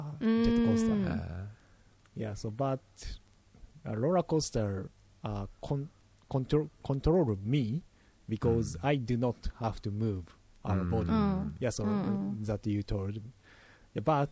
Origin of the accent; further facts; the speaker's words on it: Shizuoka, Japan; English is a second language; So I'm from Shizuoka prefecture、mm. It's so very nature